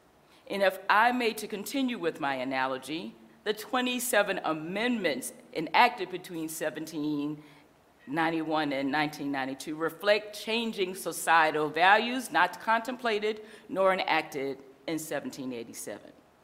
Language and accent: English; South Carolina, United States; I'm from South Carolina, and Steve Matthews is here from my old high school